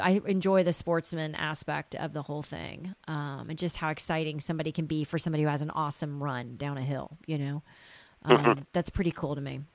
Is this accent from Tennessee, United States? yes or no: yes; Tennessee, United States; now in Chicago, United States; because I grew up in Tennessee and we didn't have hockey. And so it's not in my blood yet, even though I've lived in Chicago a while.